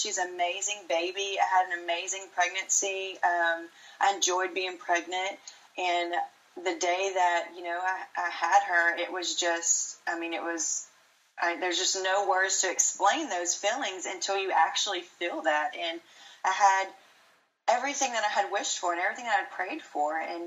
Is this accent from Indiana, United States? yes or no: no; Louisiana, United States; now in League City, United States; we're from Louisiana originally, but we live here in Houston, Texas, and, well, South Houston, so League City.